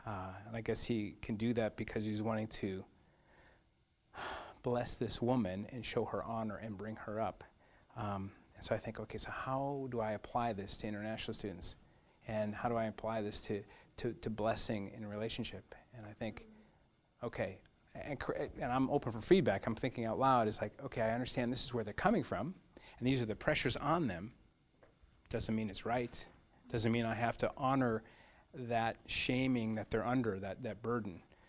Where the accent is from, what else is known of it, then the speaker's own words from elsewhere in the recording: United States; I think, as an American, I think, who cares?